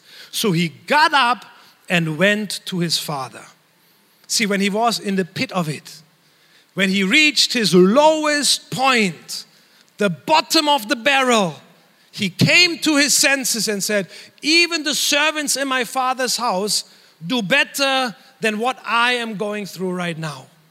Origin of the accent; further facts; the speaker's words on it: Germany; Growing up in Germany, we had worship nights on a Friday night.